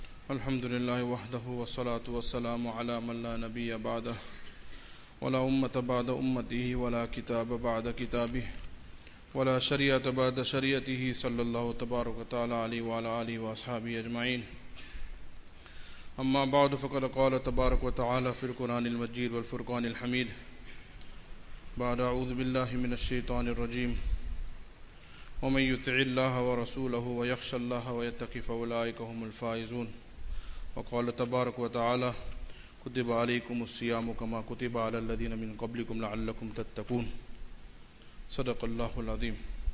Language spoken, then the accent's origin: English; South Africa; we live in a time when we cannot take hardship, and moreover, we are South African Muslims.